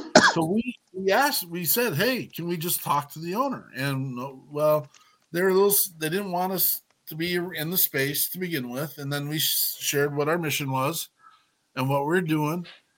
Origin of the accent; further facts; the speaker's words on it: Minnesota, United States; we're from Minnesota.